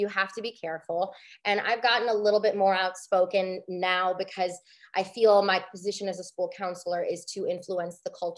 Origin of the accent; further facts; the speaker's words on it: Detroit, Michigan, United States; also born or lived in South Florida; So I grew up in the Detroit area. I went to school in Central Michigan, and then I live in Florida now, in South Florida.